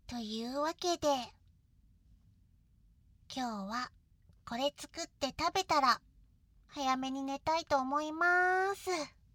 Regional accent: Hiroshima, Japan; 私、牡蠣大好きなんですよ。広島出身じゃけえかね。やっぱ牡蠣鍋じゃろ。

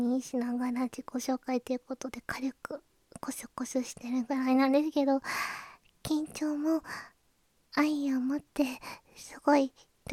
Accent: Kansai, Japan; 出身地は関西です。

